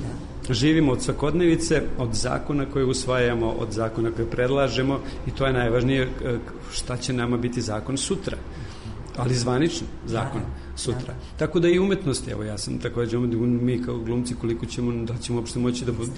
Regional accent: Serbia; da mi kao Srbi koji smo poslednji ušli u Evropsku uniju

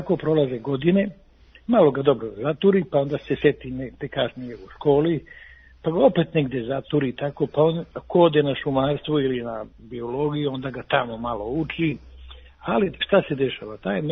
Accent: Kraljevo, Šumadija and Western Serbia, Serbia; now in Tara, Serbia; Iz Kraljeva sam.

